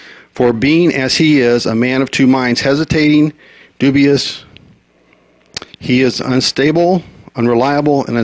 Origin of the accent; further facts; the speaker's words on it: Midwest, United States; For example, I grew up in the Midwest, and it snows from November till about March. We have icy streets.